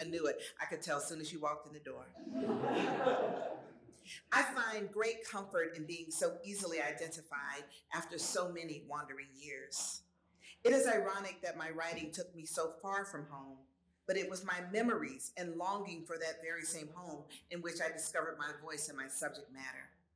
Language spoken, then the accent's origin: English; Atlanta, Georgia, United States; I decided that I would be the one to write about growing up in Atlanta during the child murders.